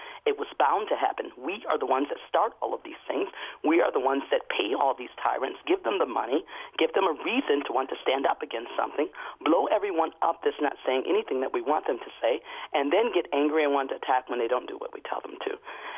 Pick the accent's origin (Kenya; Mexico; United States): United States; now in Germany; But I am an American person, citizen, sitting here in Germany, watching what's going on all over the world